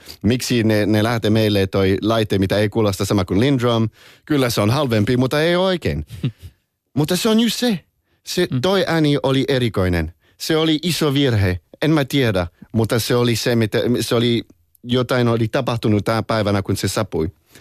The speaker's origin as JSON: {"language": "Finnish", "country": "France", "tie": "born there", "also_born_or_lived": "London", "second_language": "Finnish", "said": "Mä oon syntynyt Ranskassa ja mä oon puoli suomalainen, puoli ranskalainen tuottaja. Ja se on just miksi mun suomen kieli voi kuulostaa vähän oudolta. Mä oon asunut aika pitkään Lontoossa"}